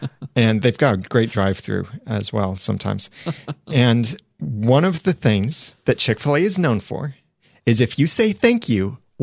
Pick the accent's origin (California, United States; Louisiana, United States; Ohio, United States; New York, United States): California, United States; I grew up in California, by the way, so I can say that.